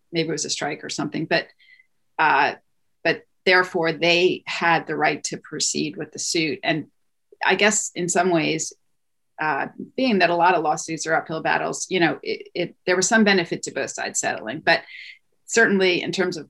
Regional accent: Pennsylvania, United States; Outside of Philadelphia.

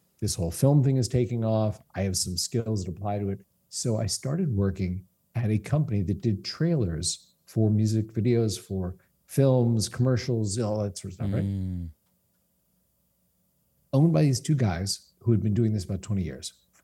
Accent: Virginia, United States; When I was in DC, I grew up in Northern Virginia.

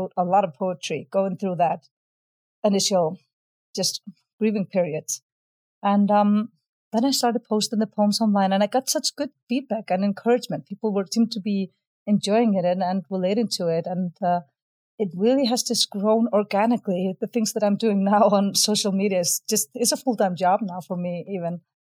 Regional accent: Iceland; and I'm from Iceland.

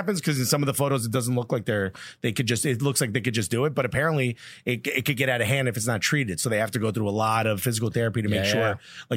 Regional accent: New Jersey, United States; He's like, Jersey originally. I was like, oh, me too. He's like, oh, yeah, blah, blah. I was like, I'm Cuban.

